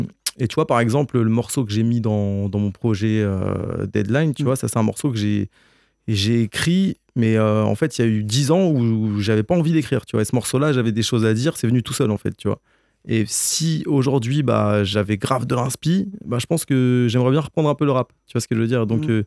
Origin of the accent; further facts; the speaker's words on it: Le Havre, Normandy, France; je suis venu m'installer dans les Cévennes. Et comme tu le disais, à la base, je viens du Havre. Et voilà, maintenant, je suis pas très loin de Nîmes.